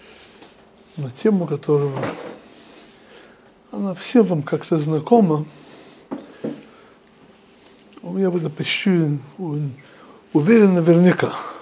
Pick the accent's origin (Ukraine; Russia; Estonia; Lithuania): Ukraine; Western Ukraine; я вырос на Украине. И я помню, что когда я был в первом классе, я был единственным евреем. Мы жили на Западной Украине в каком-то местечке какое-то некоторое время.